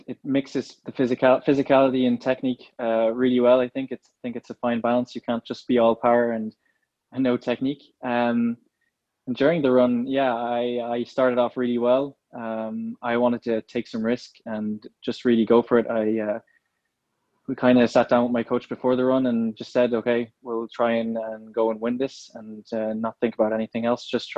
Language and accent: English; Ballyvaughan, Munster, Ireland; also born or lived in France / Switzerland; I was born in Brittany in France. Straight away, I moved to Switzerland for 2 years in Châteauday in the mountains. Then moved to Ballyvaughan in Ireland, where I have my first memories.